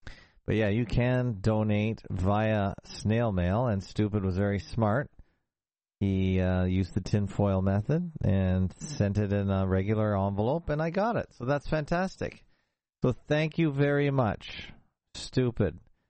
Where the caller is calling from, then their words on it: Toronto, Ontario, Canada; I come to you from the North Shore of Lake Ontarible in Toronto, Ontarible, Canada.